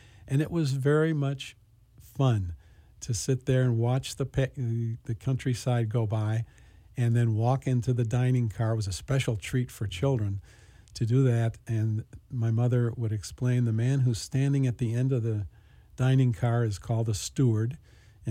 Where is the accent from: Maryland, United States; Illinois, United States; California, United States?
Illinois, United States; Chicago; I grew up in the Chicago area, and there was a railroad.